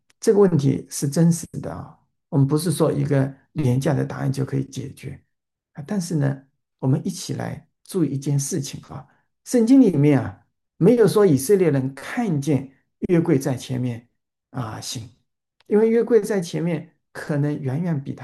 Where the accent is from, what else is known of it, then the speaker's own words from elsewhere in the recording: Hangzhou, Zhejiang, China; born there; also born or lived in Guangdong / Wenzhou; 我自己是出生在浙江的杭州啊，或者更进一步可以讲杭州萧山，就现在。杭州萧山国际机场的那个附近